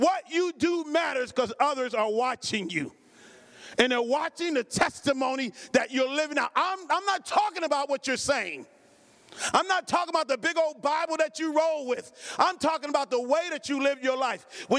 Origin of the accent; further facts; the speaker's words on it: Cleveland, Ohio, United States; I grew up in a single-parented home. Grew up, was born and raised in Cleveland, Ohio. I had 8 other brothers and sisters.